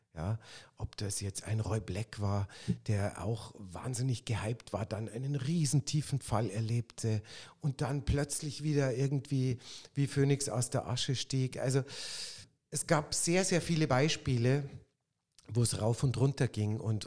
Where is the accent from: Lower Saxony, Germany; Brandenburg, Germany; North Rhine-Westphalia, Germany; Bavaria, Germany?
Bavaria, Germany; Munich; Ich bin ja quasi als Münchner, bin ich ja da hineingewachsen, sozusagen.